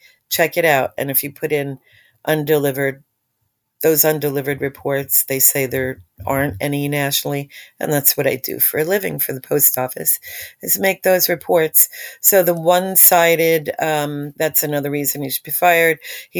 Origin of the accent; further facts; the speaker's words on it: New Jersey, United States; And, you know, I'm from Jersey and they started mandatory recycling years ago.